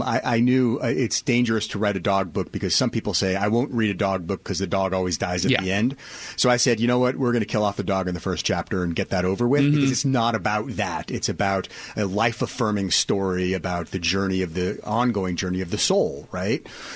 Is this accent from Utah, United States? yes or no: no; Shoreline, Washington, United States; I'm a Seattle guy. I grew up in Shoreline and went to Shorewood High School.